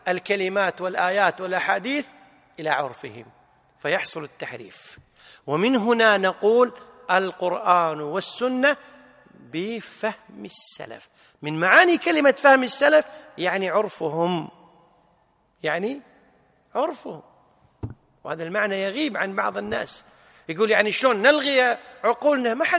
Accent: Kuwait; حنا عندنا بالكويت

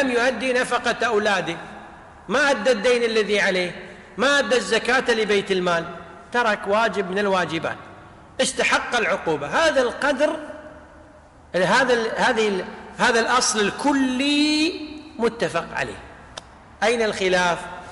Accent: Kuwait; يعني مثل عندنا في الكويت

